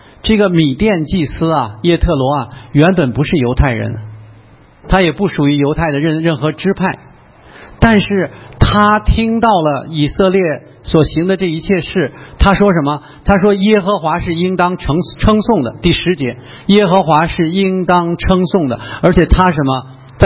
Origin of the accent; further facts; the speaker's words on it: Beijing, China; 我是北京来的，这是北京的天坛啊